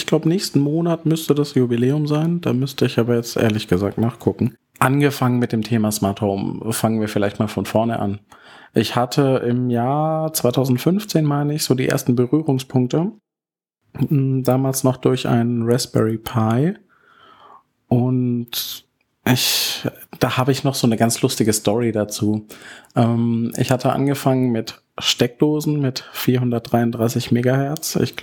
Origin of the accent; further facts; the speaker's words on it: Pforzheim, Baden-Württemberg, Germany; Ich komme aus Baden-Württemberg, genauer gesagt aus Pforzheim, eine Großstadt zwischen Karlsruhe und Stuttgart.